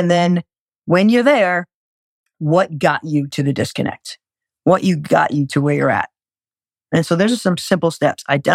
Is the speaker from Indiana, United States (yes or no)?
no; Rhode Island, United States; I'm from Rhode Island. You could probably tell that. I probably should have mentioned, if you don't understand me, put an R or two in there. It'll make way more sense. We don't use them where I'm from. Rhode Island is the ocean.